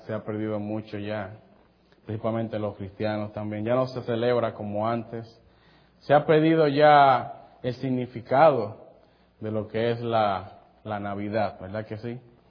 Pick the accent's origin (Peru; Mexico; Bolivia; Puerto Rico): Puerto Rico; also born or lived in Santo Domingo, Dominican Republic; Me recuerda mucho a mi niñez cuando estaba en Santo Domingo antes de irme a Puerto Rico a los... unos 5 o 6 años por ahí.